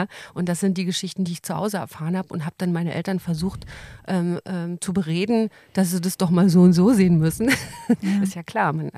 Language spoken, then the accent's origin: German; Friedrichshagen, Berlin, Germany; ich komme ja aus Friedrichshagen, wie du schon gesagt hast. Und das heißt, dass auch meine Großeltern beiderseits in Friedrichshagen noch lebten. Meine Eltern sind da aufgewachsen